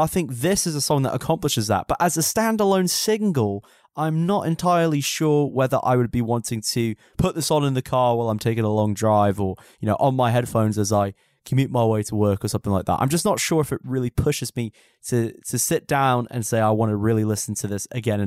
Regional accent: United Kingdom; I should know this, being a Brit.

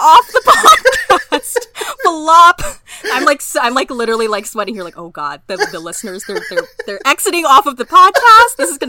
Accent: California, United States; Also, listeners, I'm from Orange County, so all of those like little video clips of like people out and about in Huntington Beach, like I live like about 30, 40 ish minutes away from there

